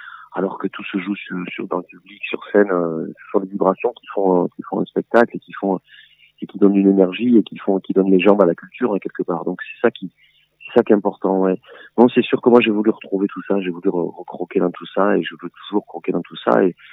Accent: Verdun-les-Bains, France; c'est des jours qui m'ont fondé quand j'étais ado, à Verdun-les-Bains dans mon village.

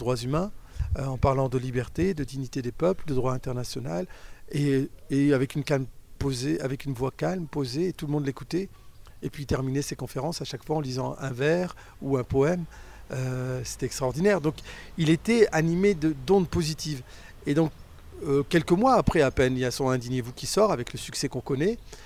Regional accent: Roubaix, Hauts-de-France, France; je suis de Roubaix, c'est la ville ouvrière, donc j'avais une grande partie de ma famille qui était ouvrier dans le textile

